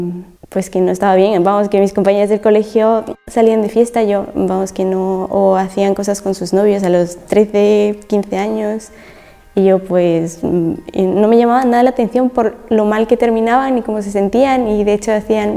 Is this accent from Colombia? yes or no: no; Peru; now in Valencia, Spain; Pues yo soy de Perú, ahora vivo en Valencia.